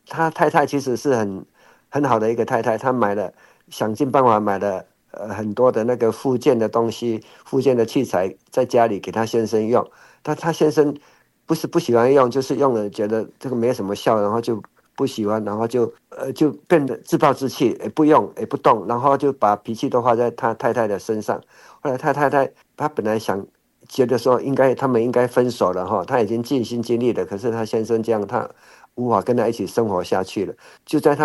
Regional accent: Hualien, Hualien County, Taiwan; 我也是花莲人，我回花莲我。

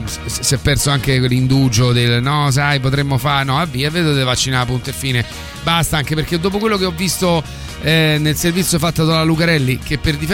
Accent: Rome, Lazio, Italy; perché io, che sono romano, ma ho una percentuale di sangue nettunese.

